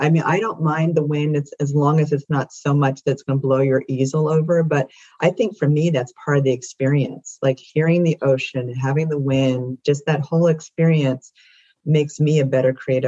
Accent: New Jersey, United States; I grew up on the Jersey Shore with my grandparents, and I think that's where my love of the ocean swimming came from.

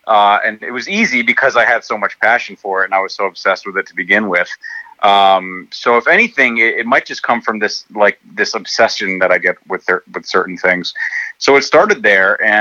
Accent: Rhode Island, United States; I'm from Rhode Island. Everyone here is very blue collar, very hardworking.

